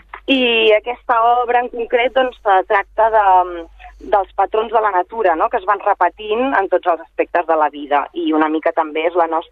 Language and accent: Catalan; Sabadell, Catalonia, Spain; jo soc sabadellenca i sempre he volgut poder compartir la meva obra amb la meva ciutat, no?, la ciutat que m'ha vist néixer, que m'ha vist créixer